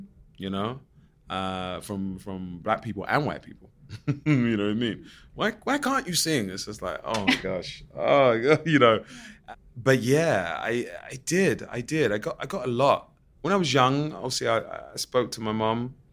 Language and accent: English; Plaistow, London, United Kingdom; but I grew up in Plaistow and then, you know, 10 minutes down the road, you've got Canning Town.